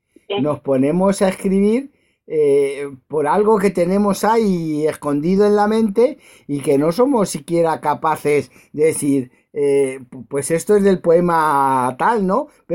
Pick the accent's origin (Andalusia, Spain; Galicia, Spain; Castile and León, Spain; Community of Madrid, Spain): Community of Madrid, Spain; Aranjuez; saben que soy de Aranjuez y una ciudad como Aranjuez en este momento está sin biblioteca.